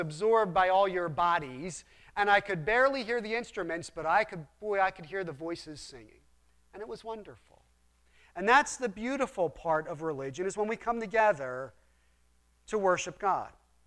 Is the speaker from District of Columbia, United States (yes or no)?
no; Philadelphia, Pennsylvania, United States; And I'm from Philadelphia. I've seen a lot of discourteous things.